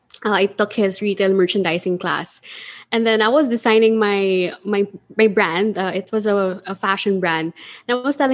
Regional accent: Philippines; I'm just from the Philippines. I don't think the world will embrace me.

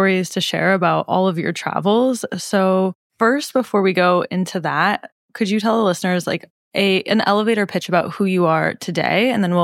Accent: Omaha, Nebraska, United States; Okay, a fellow Midwest gal. We love to see it. I'm from Omaha and Kara's from St. Louis.

